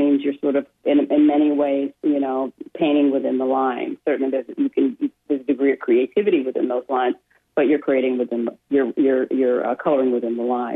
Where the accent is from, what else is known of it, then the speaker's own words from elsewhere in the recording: Muskegon, Michigan, United States; also born or lived in St. Joseph; I was born in St. Joe, and then my family moved to Muskegon when I was about nine. So I have, you know, I spent all of my childhood and growing up in Western Michigan.